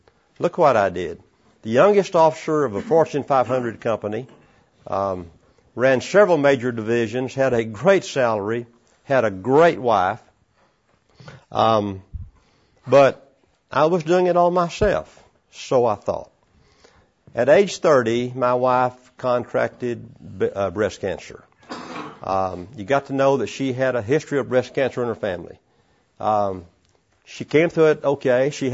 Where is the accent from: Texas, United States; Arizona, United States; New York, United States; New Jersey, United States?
Texas, United States; born there; I was born down in Central Texas on a cotton farm to very poor parents.